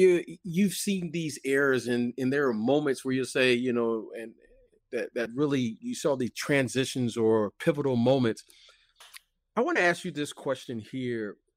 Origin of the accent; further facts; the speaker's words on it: Detroit, Michigan, United States; But for us growing up in Detroit, that was always a thing, and that's why we followed Magic.